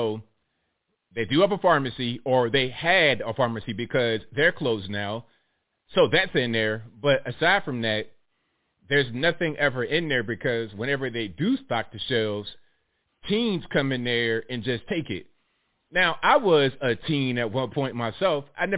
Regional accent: Virginia, United States; Y'all know I'm from Virginia. I've been to D.C. a lot.

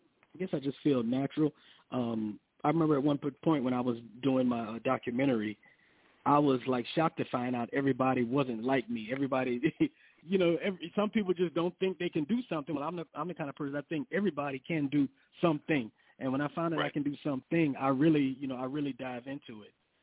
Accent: the South, United States; I grew up in the South to call myself a down South B-boy.

